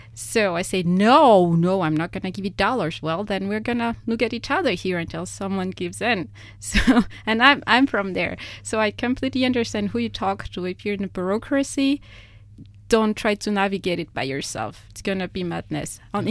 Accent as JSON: {"language": "English", "country": "Madagascar", "second_language": "English", "said": "So now I think of it, what if I come from Madagascar, arrive in Utoh, and I would tell you what to do with your water?"}